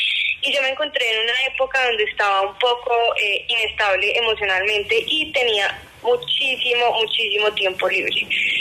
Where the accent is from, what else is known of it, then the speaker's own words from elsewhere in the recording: Manizales, Caldas, Colombia; born there; moved away as an adult; now in Bogotá, Colombia; Yo nací en Manizales en 1995. Sin embargo, vivo en Bogotá hace ya más de 7 años porque me vine para acá a estudiar pues mi carrera universitaria.